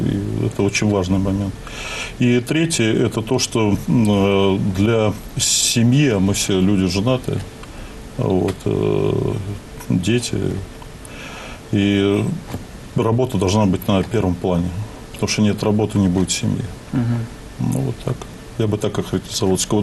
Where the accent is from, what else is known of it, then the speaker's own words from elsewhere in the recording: Nizhny Novgorod, Nizhny Novgorod Oblast, Russia; Все-таки я из Нижнего Новгорода, и Александр тоже с Нижнего Новгорода.